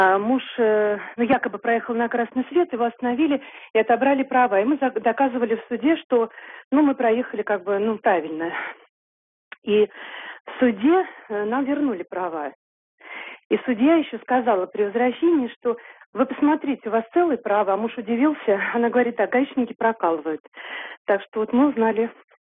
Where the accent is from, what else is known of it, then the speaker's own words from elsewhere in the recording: Zhukovsky, Moscow Oblast, Russia; я из Жуковского.